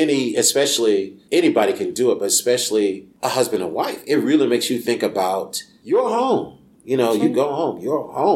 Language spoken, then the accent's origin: English; Columbia, South Carolina, United States; I'm from Columbia, and I grew up in the Eau Claire community, and there was a library, a storefront on Fairfield Road across from Maurice Alcorn Middle School.